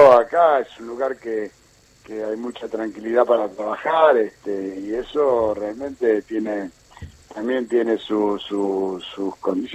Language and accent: Spanish; Argentina; uno como hincha, como argentino